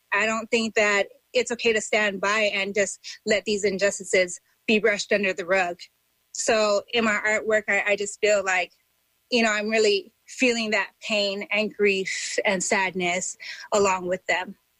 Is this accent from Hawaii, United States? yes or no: yes; Hawaii, United States; And also as a Hawaiian native, you know, we're oppressed people as well.